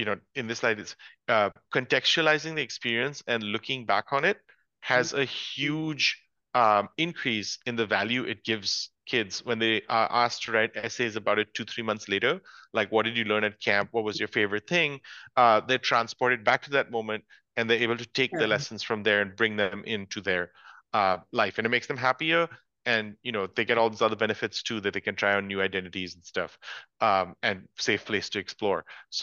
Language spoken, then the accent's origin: English; India; also born or lived in United States; because I grew up in India and then in the USA, so I'm English speaking.